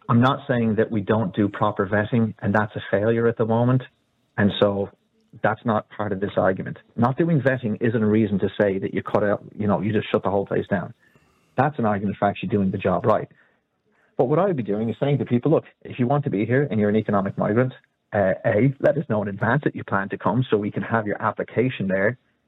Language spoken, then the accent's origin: English; California, United States; I grew up in California and half the population were Mexicans and many jumped the border.